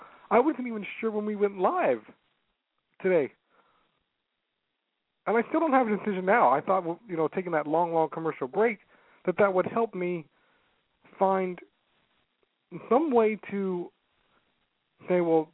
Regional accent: San Jose, California, United States; So the mayor of my hometown in San Jose, California, is trying to overturn what they already did in baseball court

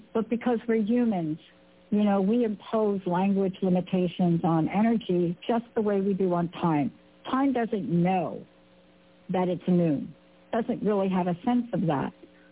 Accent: New York, United States; if you're me and I'm from New York, you got to kick that thing to the, you got to just kick that to the curb.

